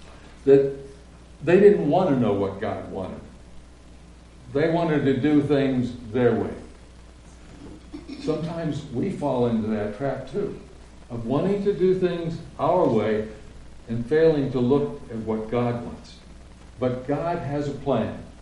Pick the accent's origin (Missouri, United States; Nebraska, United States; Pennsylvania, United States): Nebraska, United States; now in US South; Well, actually, I grew up just east of here in Nebraska, but right now I'm a Southerner coming up to the north